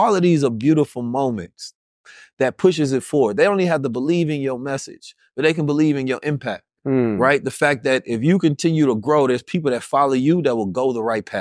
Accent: Oakland, California, United States; I'm from Oakland. You feel mm-hmm. me? Mm-hmm. You feel me? And the side of me that's not from Oakland is from St. Louis, and that's even worse.

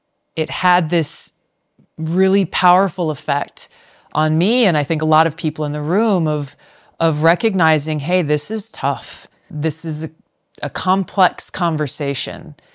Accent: Hawaii, United States; I grew up in Hawaii, in a state that still has very restrictive gun laws. So I didn't have much exposure to firearms growing up.

